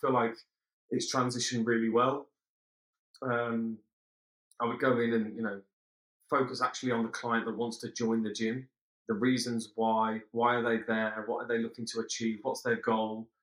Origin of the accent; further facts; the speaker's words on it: Lichfield, West Midlands, United Kingdom; So I grew up in a city called Lichfield. I lived there with my mum and dad, older brother, younger brother. Oh gosh, till I was 18, 19.